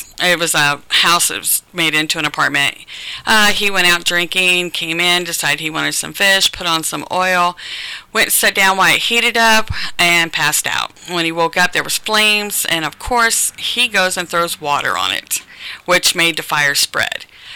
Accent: Marion, United States; I went ahead and relocated back to Marion, which is my hometown, to be closer to my grandchildren.

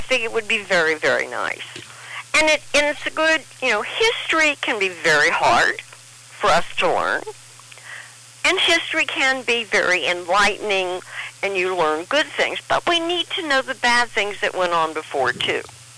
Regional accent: Texas, United States; Now, we're all from Texas, so we like Mexican food or Tex food, things that might be a little more spicy.

